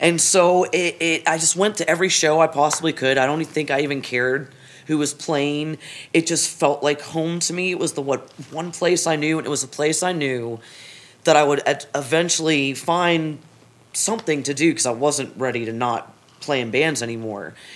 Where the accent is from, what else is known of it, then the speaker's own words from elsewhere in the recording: Hickory, North Carolina, United States; also born or lived in Florida; I moved from Florida, grew up in Hickory, and I too did not have anything as a teenager.